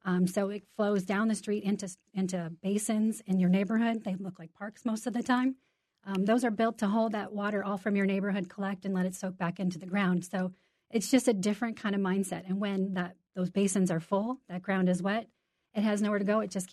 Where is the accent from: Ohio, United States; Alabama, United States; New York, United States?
Ohio, United States; I grew up in Ohio